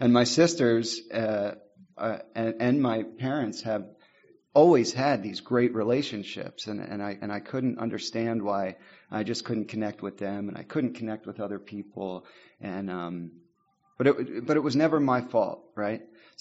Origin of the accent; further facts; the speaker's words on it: Doylestown, Pennsylvania, United States; And I am from Doylestown, Pennsylvania.